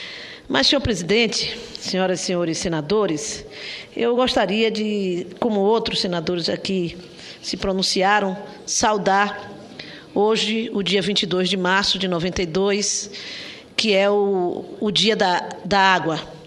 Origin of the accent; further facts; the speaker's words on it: Northeast Region, Brazil; E é justamente porque somos do Nordeste, nós temos uma obrigação maior ainda de zelar pelos nossos mananciais